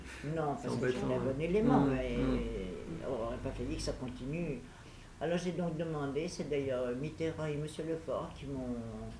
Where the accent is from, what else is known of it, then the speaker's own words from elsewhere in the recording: Montigny-en-Morvan, Bourgogne-Franche-Comté, France; born there; also born or lived in Paris; now in Saint-Ouen, France; Je suis née à Montigny-en-Morvan dans la Nièvre.